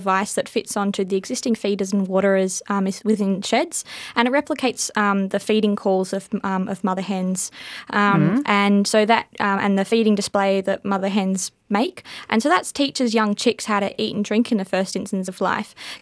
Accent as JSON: {"language": "English", "region": "Victoria", "country": "Australia", "tie": "born or raised there", "said": "growing up on the Mornington Peninsula and being exposed to, I guess, a kind of farming environment."}